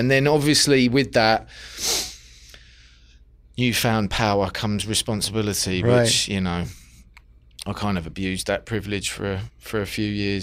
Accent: London, United Kingdom; being growing up in South London, where yeah. I grew up, it's kind of, it's a bit rough.

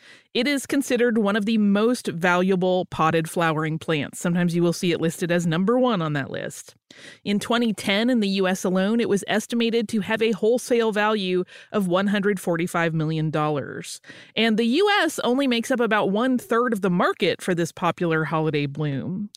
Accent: New Zealand; I am from New Zealand.

